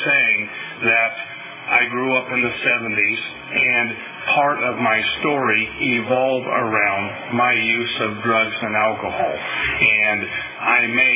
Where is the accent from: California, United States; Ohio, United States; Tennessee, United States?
California, United States; Burl; I was born and I grew up in the San Joaquin Valley my whole life. I grew up in an agricultural background.